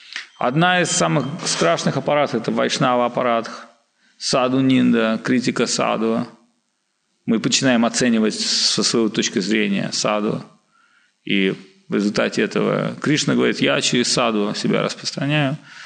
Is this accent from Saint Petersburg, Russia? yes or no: yes; Lakhta, Saint Petersburg, Russia; Я из Лахты.